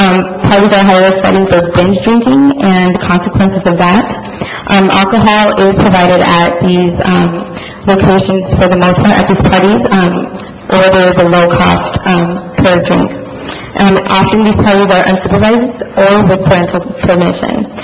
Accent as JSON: {"language": "English", "town": "Othello", "region": "Washington", "country": "United States", "tie": "born or raised there", "said": "I was raised here in Othello and graduated from Othello High School in 2008."}